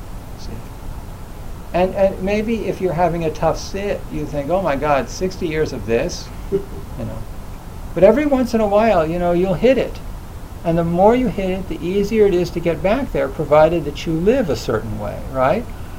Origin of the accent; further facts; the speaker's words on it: United States; You know, Americans are so, I'm an American, so, you know, don't get me wrong.